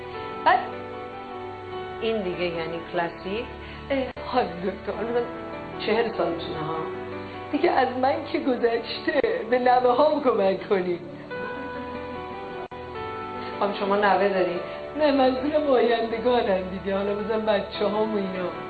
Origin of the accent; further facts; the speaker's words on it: Iran; حالا یا ما ایرانی هستیم اونجا بهانمون ایرانه، بعد میایم اینجا که دیگه حالا بهانه نداریم، بعد یهو ایرانی میشیم